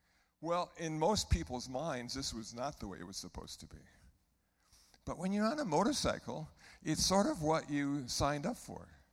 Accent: Iowa City, Iowa, United States; born there; because, you know, I was born in Iowa City, Iowa, and rarely do I ever go to Iowa.

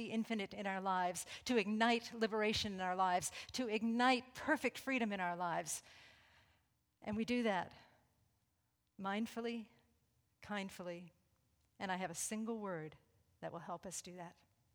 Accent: New York, United States; living room has a lot of hay and rabbit poo in it, of course. You know, we're very elegant here. We're from New York. We're very sophisticated, you know.

